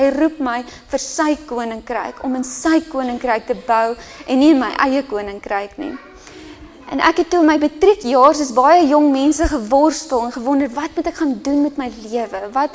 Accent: Rustenburg, North West, South Africa; also born or lived in Brits; En ek het groot geword in Rustenburg, dis waar ek vir ons in die EG Kerk daar was en ons het op die ouderdom van 16 Brits toe getrek

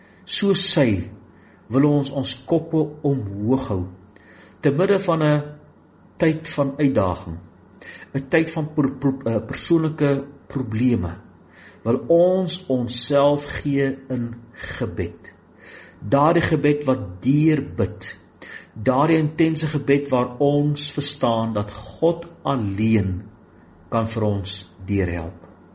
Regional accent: Blyvooruitsig, Gauteng, South Africa; born there; ek is fisies gebore in Blyvooruitsig in 1961.

